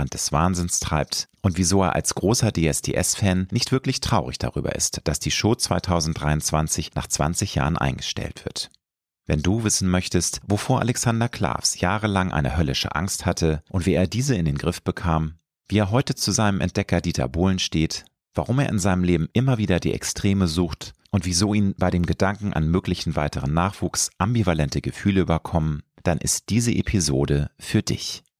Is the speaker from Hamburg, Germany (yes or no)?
yes; Hamburg, Germany; In der, ja, sag ich mal, Peripherie von Hamburg, meiner Heimatstadt.